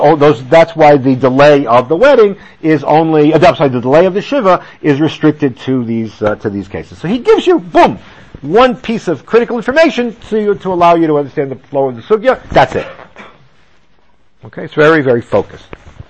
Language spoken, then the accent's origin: English; United States; but I know when I was growing up in the States